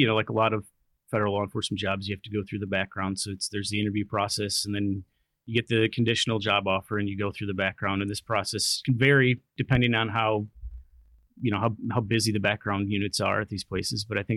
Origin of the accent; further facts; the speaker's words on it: Muskegon, Michigan, United States; Grew up in Muskegon, Michigan, which is on Lake Michigan, on the west side of Michigan. From there, I went to school at Michigan State University, got a degree in criminal justice